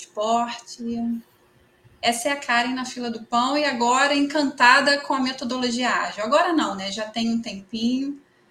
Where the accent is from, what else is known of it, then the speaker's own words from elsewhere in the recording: Rio de Janeiro, Brazil; also born or lived in Campos; Mas moro no Rio de Janeiro desde 2 anos de idade. Tenho 48 anos.